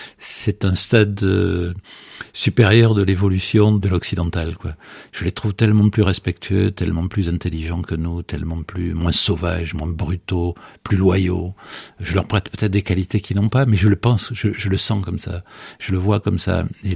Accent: France; j'oublie que je suis français, je suis pas un maudit français.

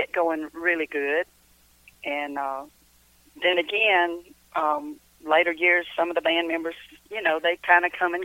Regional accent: Cumming, Georgia, United States; You know, because I was born and raised here in Cumming, Georgia.

